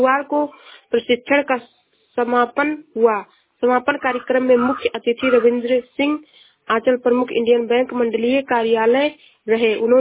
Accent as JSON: {"language": "Hindi", "region": "Uttar Pradesh", "country": "India", "said": "मैं जिला श्रावस्ती से हूँ।"}